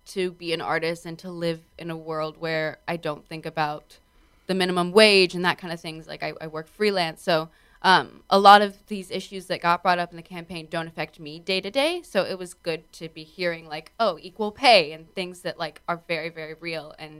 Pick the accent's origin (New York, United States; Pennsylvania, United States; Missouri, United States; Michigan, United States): New York, United States; New York City; I grew up in the East Village and I was able to like do my own thing with my friends and stuff. And then I think I was 14 when we moved to Bushwick